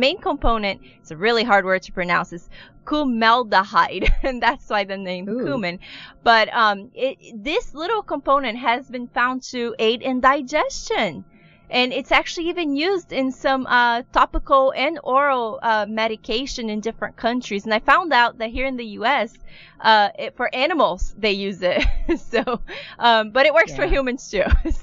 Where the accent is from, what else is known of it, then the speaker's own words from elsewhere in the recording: Brazil; first language Portuguese; English is a second language; It's funny because I grew up in Brazil, so the names come to mind in Portuguese. So I'm having trouble translating them in my head.